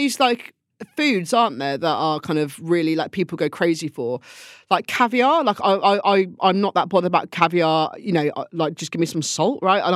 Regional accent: Weymouth, South West England, United Kingdom; I come from Weymouth and I went back after uni

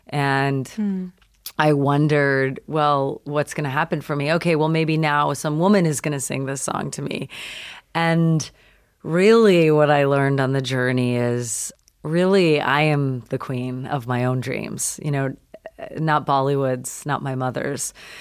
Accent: London, Ontario, Canada; born there; I was born in Canada, in Ontario, London, Ontario, home of Ryan Gosling.

